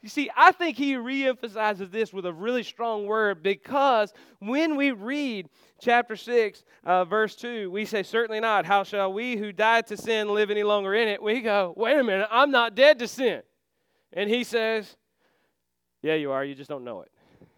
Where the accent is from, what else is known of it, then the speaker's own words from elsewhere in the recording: United States; You know, to me, I grew up in Warren County.